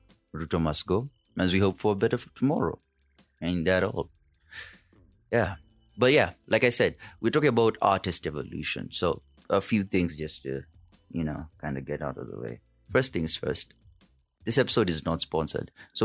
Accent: Kenya; As a Kenyan, I believe everyone has just been going through it.

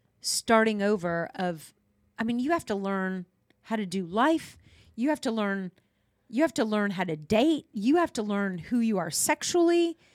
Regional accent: Dallas, Texas, United States; Because I didn't grow up in that I grew up in Dallas.

